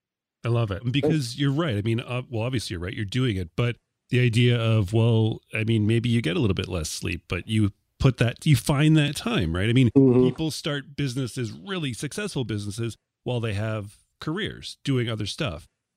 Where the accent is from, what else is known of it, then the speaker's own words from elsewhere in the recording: Canada; I'm a Canadian